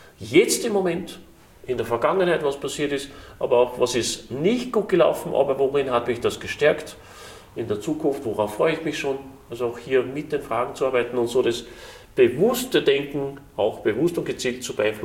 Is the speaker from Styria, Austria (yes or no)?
no; Salzburg, Austria; Ich war damals oben am Geisberg, da bei uns in Salzburg